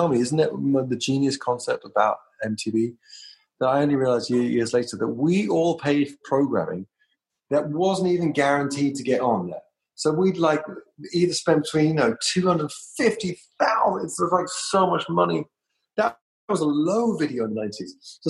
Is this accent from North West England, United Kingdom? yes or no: no; London, United Kingdom; I came from London.